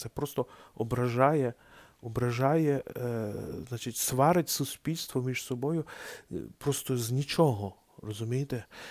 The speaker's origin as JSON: {"language": "Ukrainian", "town": "Lviv", "region": "Lviv Oblast", "country": "Ukraine", "also_born_or_lived": "Germany / Japan", "said": "Я сам родом зі Львова, так, але я з початку 2000-х вже вчився в Німеччині, потім працював в Японії. Моє місто Львів, але я ніколи не відчував якоїсь різниці між львів'янами і нельвів'янами."}